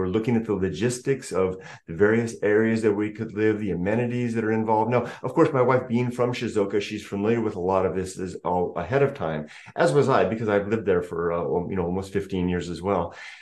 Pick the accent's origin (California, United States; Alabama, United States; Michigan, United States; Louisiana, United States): California, United States; Los Angeles; I'm from the Los Angeles area.